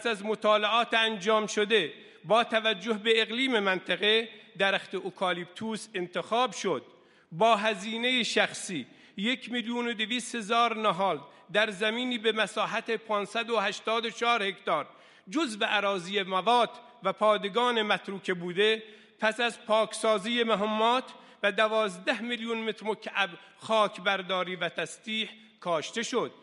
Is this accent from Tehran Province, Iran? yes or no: no; Shush, Khuzestan, Iran; من از خوزستان شهر شوش آمدم، شهر پیغمبر باران